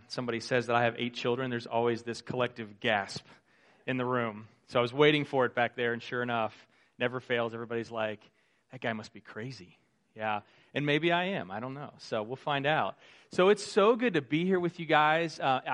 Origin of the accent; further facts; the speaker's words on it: Westfield, Indiana, United States; I'm a Hoosier just like you. I'm from Westfield, Indiana, so just north of here.